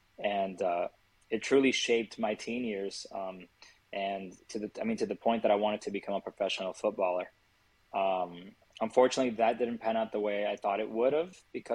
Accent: Miami, Florida, United States; So, growing up in Miami, for those of you who have been there, you guys know that Miami is a huge melting pot of a bunch of cultures.

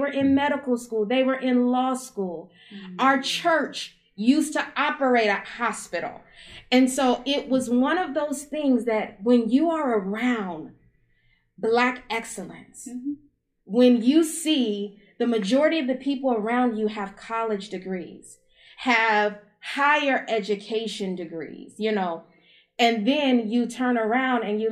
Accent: Ohio, United States; born there; also born or lived in Columbus / Memphis / Alabama / Nashville; I was born in Ohio. I lived in Columbus, and then I moved to Memphis, went to school in Alabama, lived in Nashville. I lived in Nashville longest.

